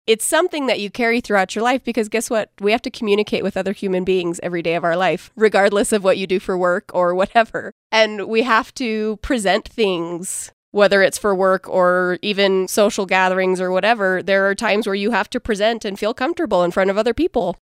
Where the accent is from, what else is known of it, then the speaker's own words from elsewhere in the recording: California, United States; Like I said, I grew up in California, so I've always had a huge passion for performing arts in general.